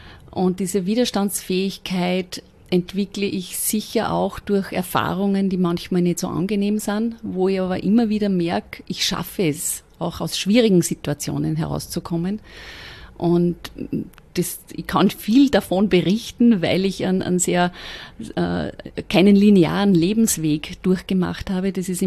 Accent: Austria

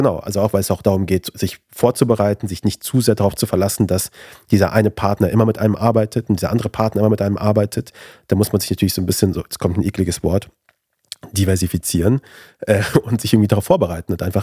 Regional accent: Afghanistan; now in Germany; Weil ich bin zugezogener, in Anführungszeichen, bin aus Afghanistan.

